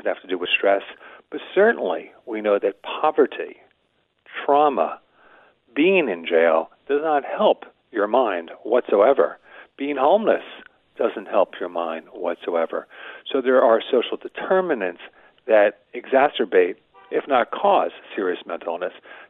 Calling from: New York City, New York, United States; I'm calling from New York City, and we have a lot

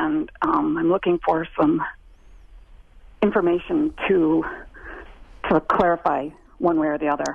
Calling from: Oconomowoc, Wisconsin, United States; I'm calling from Oconomowoc

